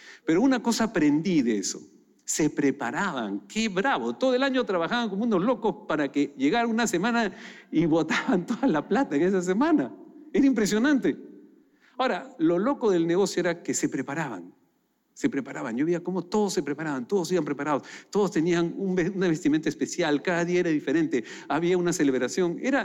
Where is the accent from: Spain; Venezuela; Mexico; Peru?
Peru; Lima; Mi padre es de Lima, yo soy de Lima